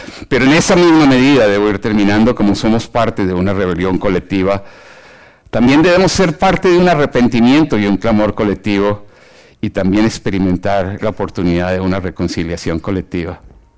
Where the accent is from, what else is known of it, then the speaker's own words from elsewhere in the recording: Colombia; Decimos en mi país, en Colombia